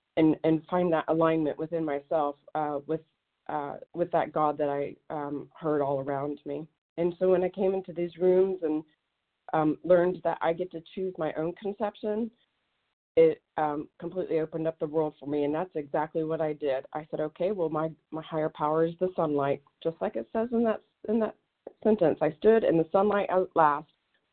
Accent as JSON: {"language": "English", "region": "the South", "country": "United States", "tie": "born or raised there", "said": "that's exactly what I needed to undo the past of growing up in the Southern Bible Belt."}